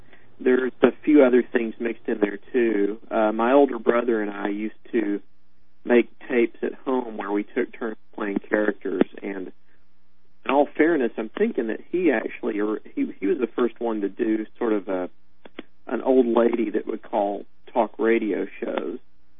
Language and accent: English; Texas, United States; Well, I'm from Texas, and so that probably goes a long way toward explaining things, I would think.